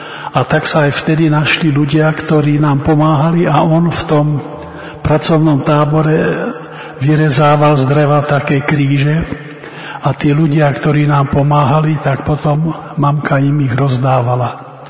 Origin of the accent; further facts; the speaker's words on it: Skalica, Trnava Region, Slovakia; Pochádzam zo západného Slovenska, zo Skalice. Tam som sa narodil a tam aj pôsobím už 45 rokov ako zubný lekár.